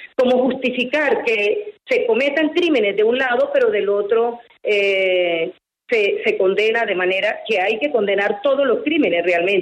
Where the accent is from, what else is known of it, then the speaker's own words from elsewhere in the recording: Tierralta, Córdoba, Colombia; yo soy de Tierra Alta, no lo conozco, excúsenme usted